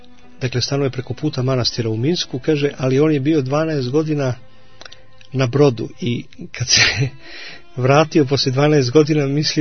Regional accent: Serbia; Nego ja kažem, ja sam ti iz Srbije.

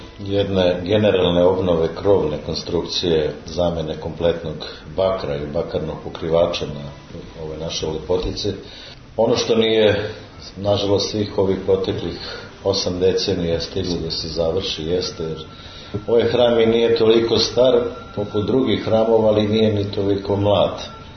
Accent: Zemun, Belgrade, Serbia; ja kažem, ali ja sam rođen i živim u Zemunu. I osjećam se Zemuncem

